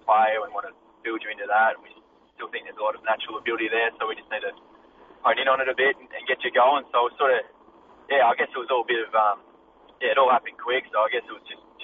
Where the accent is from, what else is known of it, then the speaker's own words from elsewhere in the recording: Melbourne, Victoria, Australia; Yeah, no, I'm originally from Melbourne, so I've sort of just ducked into mum and dad's back home